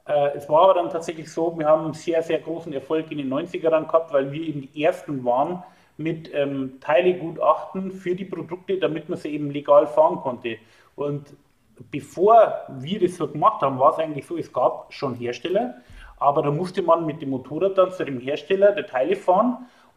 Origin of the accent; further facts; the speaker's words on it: Königsmoos, Bavaria, Germany; Vorher waren wir in Königsmoos, das war noch Oberbayern. Wie man vielleicht auch meinen Dialekt entnehmen kann.